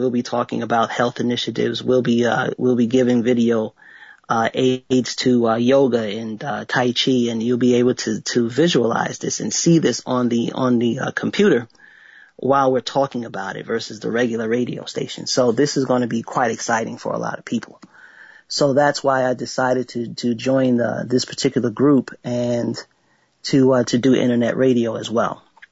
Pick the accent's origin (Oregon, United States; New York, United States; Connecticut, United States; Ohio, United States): New York, United States; Freeport; I'm from Freeport, Long Island, New York.